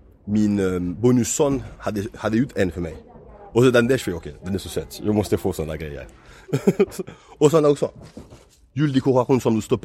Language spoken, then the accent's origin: Swedish; France; accent: French; Swedish is a second language; Jag har min fransk accent så tydlig så jag kan inte lura henne.